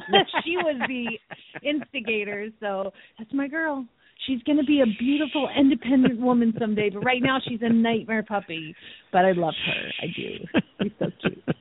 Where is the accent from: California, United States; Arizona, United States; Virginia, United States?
Arizona, United States; Phoenix; from Phoenix, Arizona.